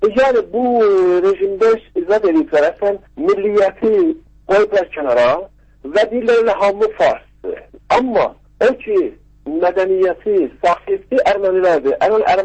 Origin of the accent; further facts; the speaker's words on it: Tehran, Tehran Province, Iran; also born or lived in Zanjan; now in Baku, Azerbaijan; Mən burada İranda, Zəngənda anadan doğulmuşam, amma Tehranda böyümüşəm. Avropa və Amerikada da təhsil eləmişəm. İndi də 4-5 il bundan qabaq gəlib Bakıda